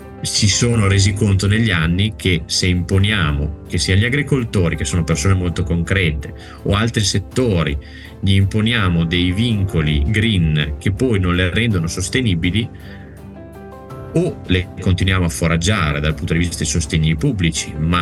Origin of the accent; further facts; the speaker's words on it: Parma, Emilia-Romagna, Italy; Io vengo da Parma, quindi chi meglio di me può avere un attaccamento all'enogastronomia italiana.